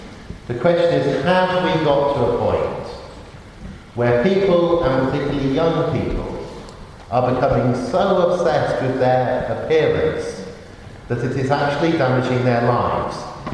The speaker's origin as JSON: {"language": "English", "town": "Oxford", "region": "South East England", "country": "United Kingdom", "tie": "born or raised there", "said": "Now, I was brought up in Oxford"}